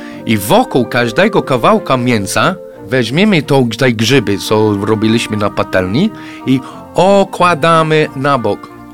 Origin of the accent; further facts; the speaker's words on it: England, United Kingdom; Polish is a second language; Ja wiem, że ja po angielsku tak trochę sobie pomyślałem i jestem Anglikiem i mówiąc po polsku, być może nie było tak do końca